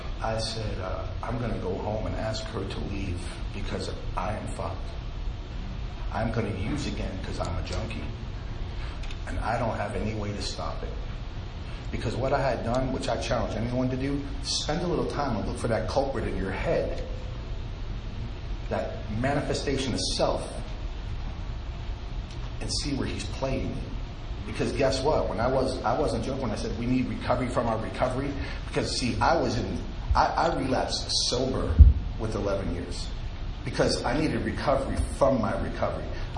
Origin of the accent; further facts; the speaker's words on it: New York, United States; So I'm from New York. It says, you guys. You guys, right?